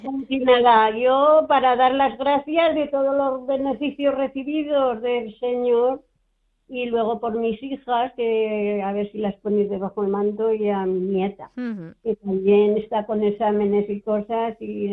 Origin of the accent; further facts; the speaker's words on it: Huesca, Aragon, Spain; como yo soy de Huesca, él es de Zaragoza.